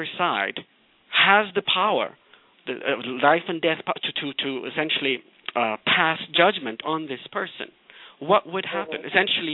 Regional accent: Ethiopia; when I was growing up in Ethiopia, it never occurred to me there were no role models.

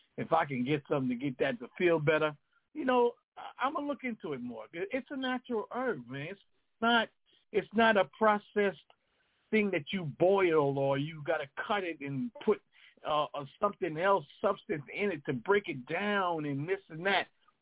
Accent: Jamaica; Because I got locks and I'm Jamaican, that means I smoke weed?

